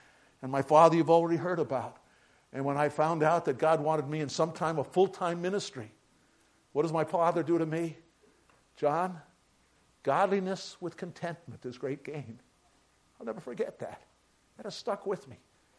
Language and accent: English; New York City, New York, United States; born there; Remember, I was born in Bay Ridge, Brooklyn, which was a Norwegian ghetto. If you spoke English, you were the foreigner on the streets of Bay Ridge back then.